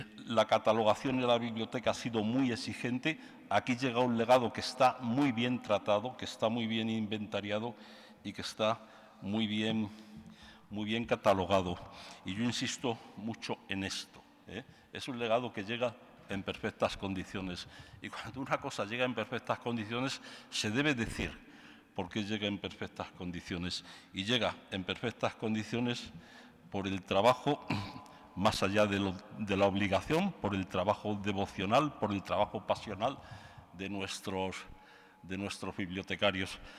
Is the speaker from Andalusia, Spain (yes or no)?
no; Salamanca, Castile and León, Spain; como consejero de Cultura y como salmantino, pues para mí hoy es un día fundamental